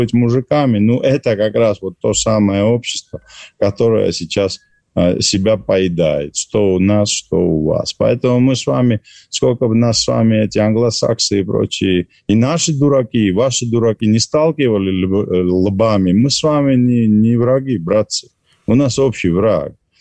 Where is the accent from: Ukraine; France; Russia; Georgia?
Georgia; может быть, потому что я грузин и так далее